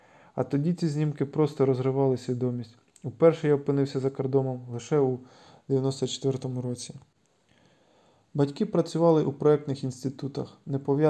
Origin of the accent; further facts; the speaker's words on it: Kharkiv, Kharkiv Oblast, Ukraine; Я народився у Харкові 23 жовтня 1971 року в родині службовців.